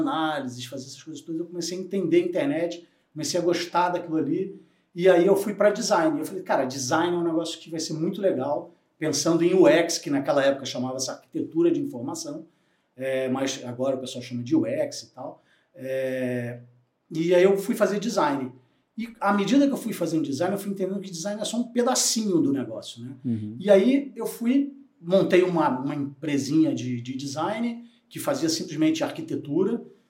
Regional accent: Rio de Janeiro, Brazil; born there; Eu nasci no Rio de Janeiro, em São Cristóvão. E me mudei, já morei na Lagoa, o último bairro que eu morei lá foi no Jardim Botânico, de frente para o Jockey, assim, uma vista bucólica do Rio de Janeiro.

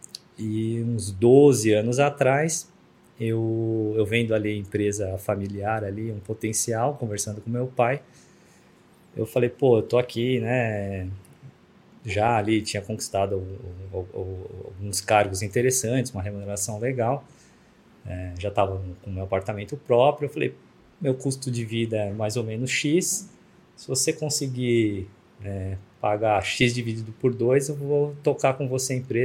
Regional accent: São Paulo, Brazil; sou de São Paulo, capital, 42 anos, casado há 10 anos

